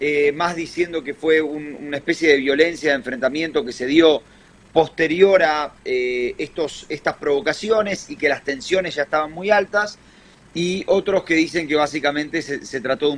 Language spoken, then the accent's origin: Spanish; Argentina; lamentablemente somos argentinos los dos.